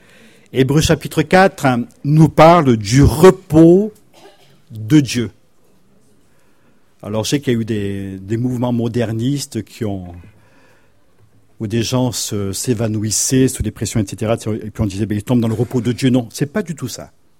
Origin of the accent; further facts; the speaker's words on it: Southern France, France; now in Poitiers, France; À Poitiers, on est tous des immigrés. Moi, je suis méridional.